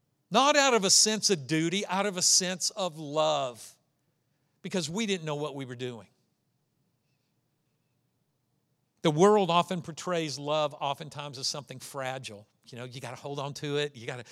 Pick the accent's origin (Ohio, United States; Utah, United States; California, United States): Ohio, United States; that's my Ohio tan, you know, because I'm originally from Ohio